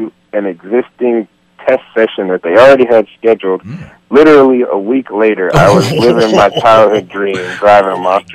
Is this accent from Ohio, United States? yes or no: yes; Ohio, United States; moved away as an adult; now in Florida, United States; I moved from Ohio when I was 19 to Florida, and I always had a love for cars and trucks.